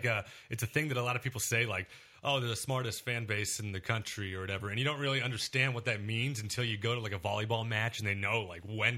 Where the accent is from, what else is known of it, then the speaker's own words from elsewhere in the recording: Omaha, Nebraska, United States; also born or lived in Pennsylvania / Little Rock, Arkansas; I was born in Pennsylvania, but okay. I moved when I was young. My dad works at the railroad, so then we moved all over the place when I was a kid. But okay. I remember Little Rock, Arkansas, and then we moved to Omaha in second or third grade